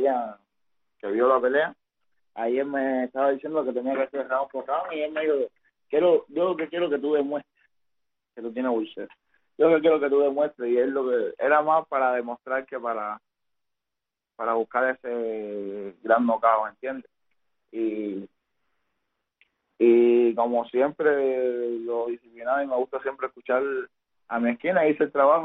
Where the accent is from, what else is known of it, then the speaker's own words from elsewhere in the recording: Cuba; a mi pueblo cubano